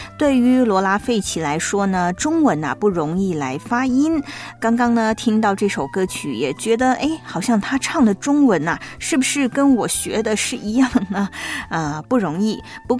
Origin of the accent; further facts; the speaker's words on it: southern China, China; first language Cantonese; Chinese is a second language; 我是南方人，因为我除了这个普通话以外呢还有我的母语还有广东话，所以呢这个普通话对我来说呢其实就是在学校里头学习的